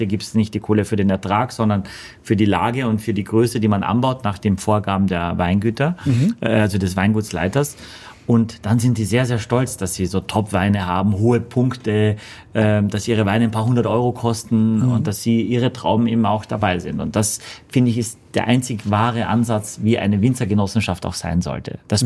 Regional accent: Austria; als Österreicher fährst du einfach nicht nach Südtirol

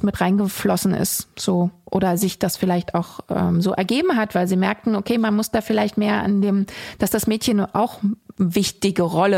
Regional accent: East Germany, Germany; Ich bin ja im Osten groß geworden

